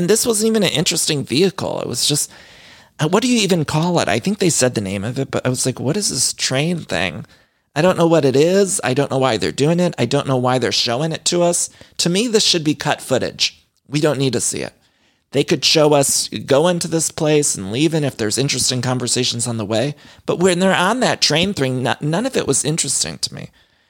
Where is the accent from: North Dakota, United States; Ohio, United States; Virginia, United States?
Ohio, United States; I'm from Ohio. We say pop.